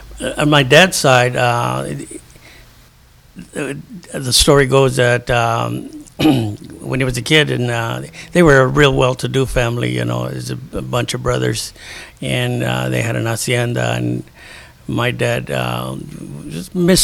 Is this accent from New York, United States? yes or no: no; Temple, Texas, United States; born there; I was born here in Temple